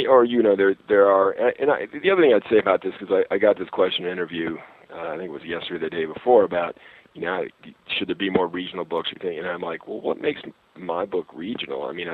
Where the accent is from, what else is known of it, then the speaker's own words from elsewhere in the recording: Midwest, United States; but I realize I'm a Midwesterner, so I feel that way.